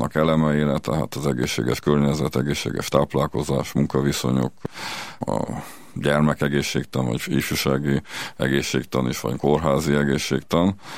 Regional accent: Târgu Mureș, Mureș County, Romania; Tehát mi Erdélyben, és ahonnan származom, illetve ahol élek, Marosvásárhelyen, ökumenikus szellem uralkodik

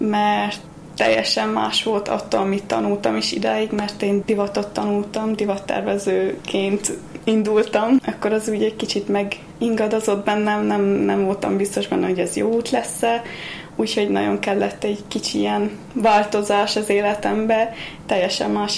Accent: Austria; born there; Én Ausztriában születtem, a szüleim erdélyi származásúak

